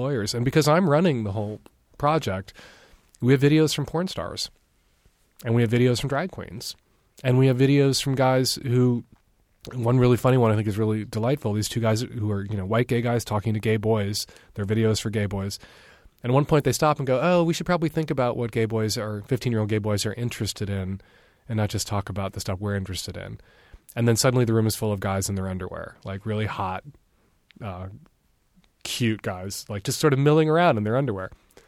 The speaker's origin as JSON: {"language": "English", "town": "Chicago", "region": "Illinois", "country": "United States", "tie": "born or raised there", "said": "I know when I was a kid, I grew up in Chicago in the 70s, and every once in a while I would see gay people"}